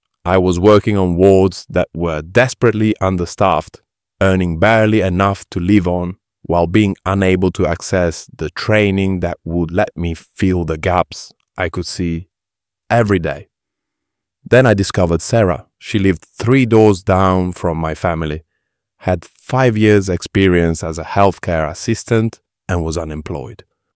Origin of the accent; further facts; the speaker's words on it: Edmonton Green, London, United Kingdom; I grew up in Edmonton Green